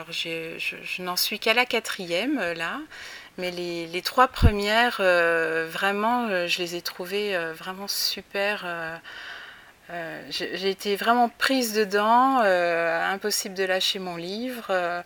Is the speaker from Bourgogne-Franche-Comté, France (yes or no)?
yes; Bourgogne-Franche-Comté, France; moved away as an adult; now in Deux-Sèvres, France; Moi, j'ai grandi en Franche-Comté, en fait, en pleine campagne. Mes parents habitent dans la campagne profonde. Bon, moi, pour mon travail, j'ai bougé à différents endroits, mais j'ai fini par m'installer dans l'ouest